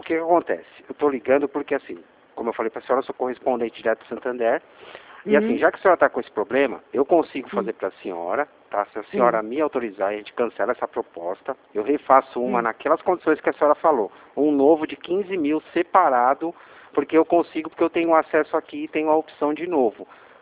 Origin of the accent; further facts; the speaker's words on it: Atibaia, São Paulo, Brazil; eu sou de São Paulo, aqui de Atibaia